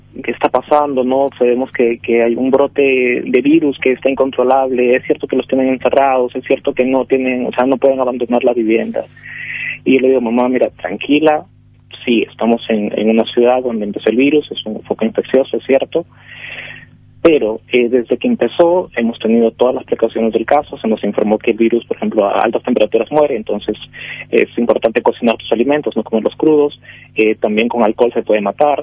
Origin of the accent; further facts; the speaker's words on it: Peru; yo en mi país, en Perú